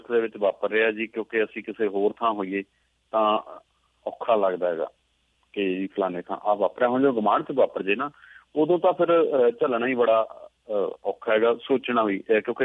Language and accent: Punjabi; Punjab, India; ਅਸੀਂ ਪੰਜਾਬ ਦੇ ਵਾਸੀ ਹਾਂ, ਪੰਜਾਬ ਦੇ ਵਿੱਚ ਕਿੰਨੇ ਉੱਚੇ ਖਲਾਕ ਦੀਆਂ ਗੱਲਾਂ ਹੁੰਦੀਆਂ